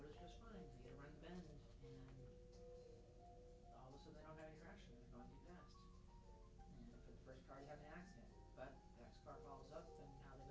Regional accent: Colorado, United States; So my experience growing up in Colorado is that there's the problem with drivers

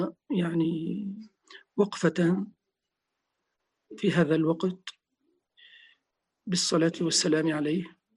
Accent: Damascus, Damascus Governorate, Syria; كان بعض الشيوخ عندنا في دمشق

